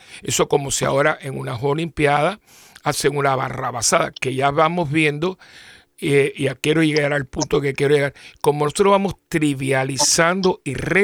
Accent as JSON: {"language": "Spanish", "country": "Puerto Rico", "said": "la mayoría de mi pueblo puertorriqueño no está de acuerdo"}